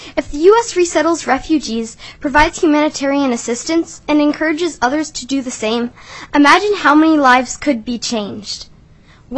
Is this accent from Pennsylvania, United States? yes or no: no; Palmer, Alaska, United States; I'm from Palmer, Alaska.